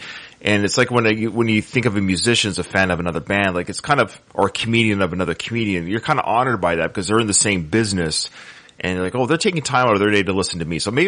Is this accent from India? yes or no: no; Canada; Canada, my home country, absolutely sucks.